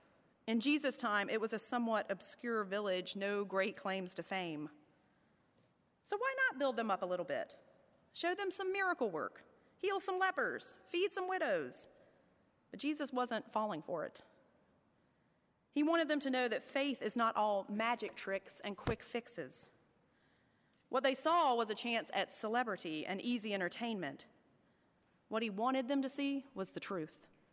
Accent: Statesville, North Carolina, United States; So when I go back and visit my hometown of Statesville, North Carolina, there are three things on my to-do list.

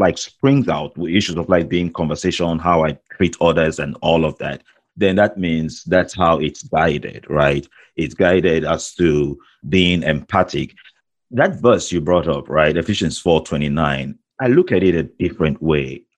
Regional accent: Nigeria; moved away; guys that I grew up with back in Nigeria.

